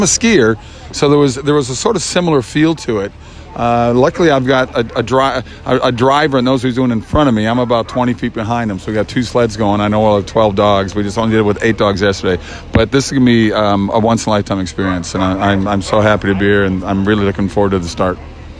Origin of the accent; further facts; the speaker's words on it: Minnesota, United States; But I grew up in Minnesota, so I grew up in snow as well.